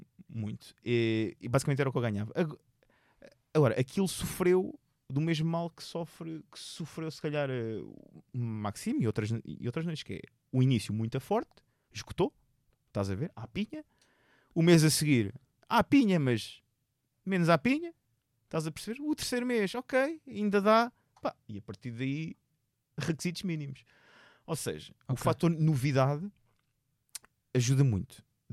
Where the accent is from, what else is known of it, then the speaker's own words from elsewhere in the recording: Seixal, Setúbal, Portugal; now in Buraca, Portugal; eu sou originário do Seixal. Originário. Eu nasci em Benfica, vivi no Seixal e agora vivo na Buraca.